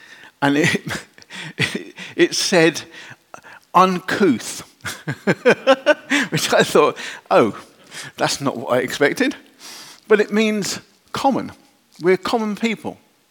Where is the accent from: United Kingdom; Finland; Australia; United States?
United Kingdom; As British people, sorry, forgive me for those who are not British, we have an obsession with privacy.